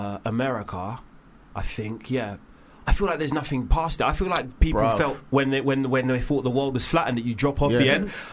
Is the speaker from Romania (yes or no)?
no; Nigeria; I'm Nigerian.